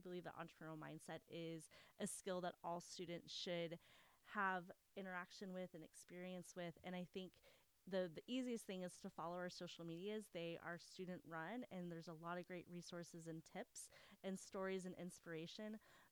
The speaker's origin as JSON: {"language": "English", "town": "Tulsa", "region": "Oklahoma", "country": "United States", "said": "So Leslie in college, so I'm from Tulsa, Oklahoma, which is really important because I'm a proud Tulsan."}